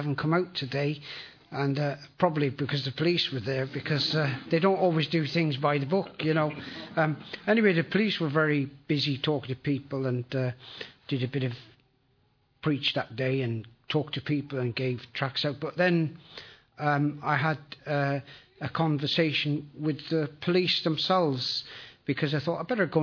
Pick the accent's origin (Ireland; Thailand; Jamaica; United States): Ireland; Leinster; Although I speak fluent Welsh now. Well, not fluent, but very good Welsh, really. I'm from Ireland, actually, from a place called County Kildare.